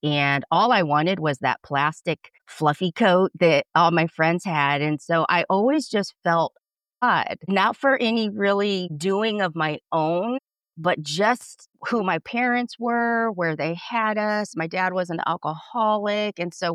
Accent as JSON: {"language": "English", "town": "Fort Wayne", "region": "Indiana", "country": "United States", "tie": "born or raised there", "first_language": "Spanish", "second_language": "English", "said": "Yeah, I was born right here in Fort Wayne, Indiana."}